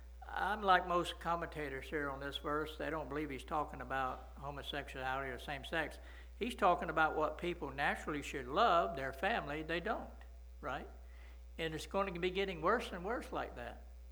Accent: Coolidge, Arizona, United States; My best friend, I don't see him but once a year. We was raised up together in Coolidge.

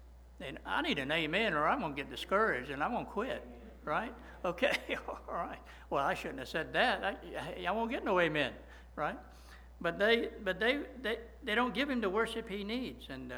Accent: Pavo, Georgia, United States; Now, I'm from Pavo, but I do know this.

